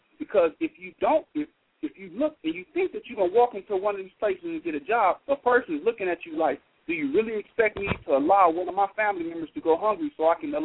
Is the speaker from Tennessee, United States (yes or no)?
no; Compton, California, United States; I come from Compton, California. I'm a former gang member.